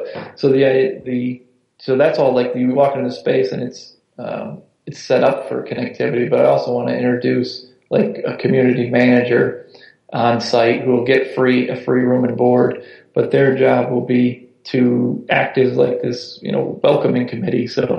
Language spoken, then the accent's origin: English; Syracuse, New York, United States; moved away as an adult; So I was from Syracuse area, moved out of Philly, and didn't know anybody.